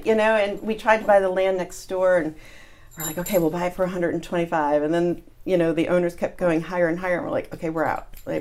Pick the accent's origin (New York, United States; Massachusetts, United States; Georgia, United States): New York, United States; East Hampton; And I grew up in East Hampton, and I would, half my family went to California, the other half stayed here.